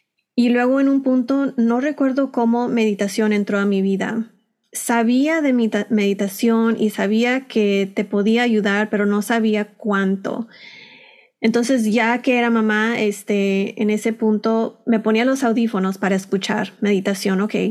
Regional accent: Texas, United States; now in California, United States; yo en ese tiempo viví en Texas, bueno, yo nací y crecí en Texas, y luego me enamoré, me casé, me moví a California

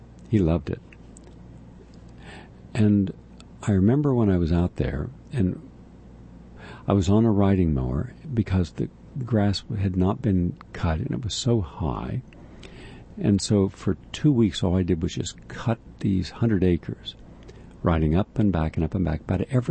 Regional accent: West Virginia, United States; my brother, we're both from West Virginia, and my adult life, I've always lived on a farm or a ranch

